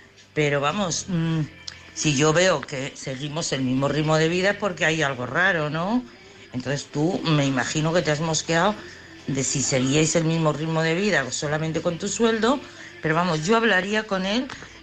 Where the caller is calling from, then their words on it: Madrid, Community of Madrid, Spain; de Madrid.